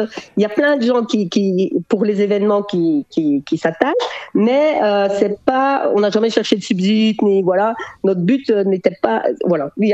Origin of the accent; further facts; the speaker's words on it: Belgium; accent: Belgian; now in Hanover, Germany; Moi, je suis belge, je suis arrivée à Hanovre il y a juste un an.